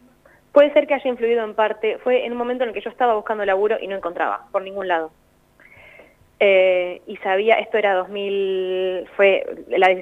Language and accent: Spanish; Argentina; now in Denmark; es todo lo opuesto a lo que somos nosotros como argentinos.